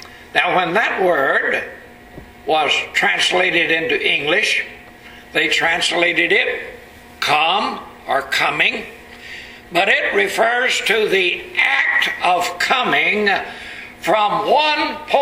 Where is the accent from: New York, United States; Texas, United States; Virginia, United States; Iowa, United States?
Texas, United States; accent: Texas; Don't you like my Texas accent on my Greek?